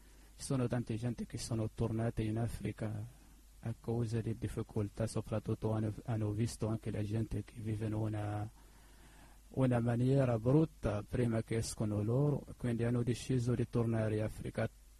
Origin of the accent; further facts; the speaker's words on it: Mali; Italian is a second language; now in Italy; io sono scappato dall'Azawad nel 2009